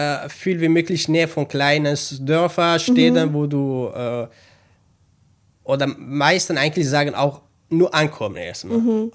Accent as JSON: {"language": "German", "region": "northern Syria", "country": "Syria", "second_language": "German", "lives_now": "Germany", "said": "habe ich Türkisch gelernt. Und ich habe Türkisch schnell gelernt, weil ich bin Kurde von Nord of Syrien, also mich keine Araber, sondern Kurde. Und dann, wenn man Kurdisch kennt und Arabisch kennt, dann Türkisch schnell zu lernen eigentlich."}